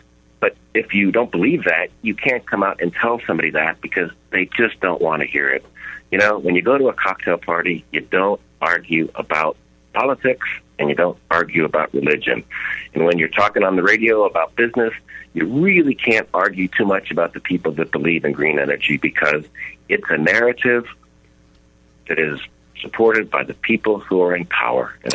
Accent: Louisiana, United States; born there; also born or lived in Florida; I was born in Louisiana, right? So it's a big oil producing state, and I follow it pretty closely. And I lived in Florida, and I follow that one pretty closely, too.

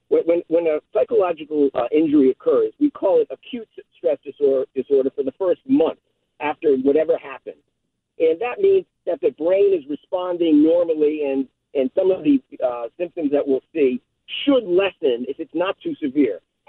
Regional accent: Worcester, Massachusetts, United States; now in Connecticut, United States; I'm originally from Worcester, but I live down here.

